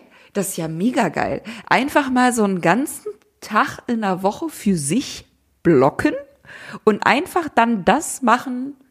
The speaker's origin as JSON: {"language": "German", "country": "Germany", "said": "da müssen wir als Deutsche echt noch ein bisschen dran"}